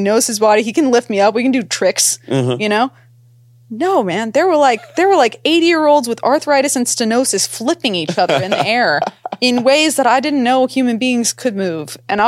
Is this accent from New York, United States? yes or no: no; Texas, United States; Texas, you know, so like, I'll always support the artistry.